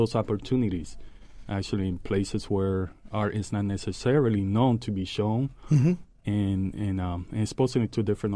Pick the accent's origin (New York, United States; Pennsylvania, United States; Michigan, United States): New York, United States; now in Indianapolis, United States; No, I live here in Indianapolis. Mm-hmm. This is home.